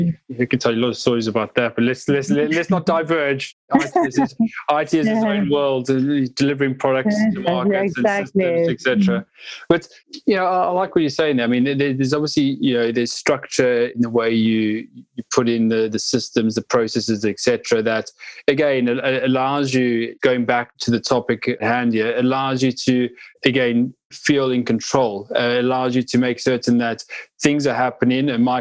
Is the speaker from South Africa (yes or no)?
yes; South Africa; I grew up in South Africa, and I grew up at the, you know, at the end of apartheid, right?